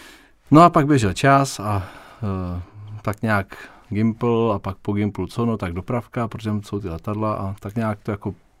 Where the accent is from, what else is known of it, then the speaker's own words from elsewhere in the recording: Týnec nad Sázavou, Central Bohemian Region, Czechia; U nás, já jsem z Týnce nad Sázavou, z domu jsme koukali na fabriku